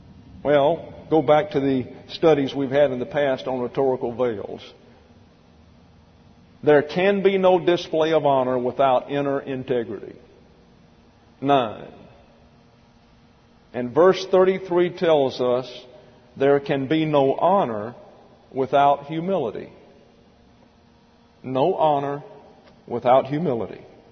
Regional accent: the South, United States; accent: Southern; don't like the way I teach, don't like my southern accent, don't like the way I look

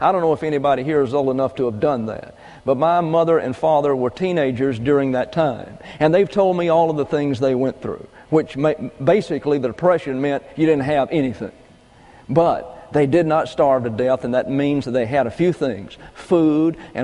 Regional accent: Alabama, United States; And I was raised in South Alabama. And I was raised in South Alabama when cotton was king.

